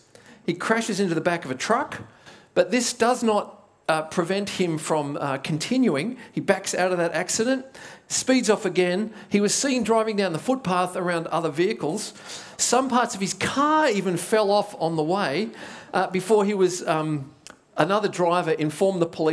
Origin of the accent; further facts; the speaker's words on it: New South Wales, Australia; moved away as an adult; now in Perth, Australia; I grew up in New South Wales. I only came to Perth in my early 20s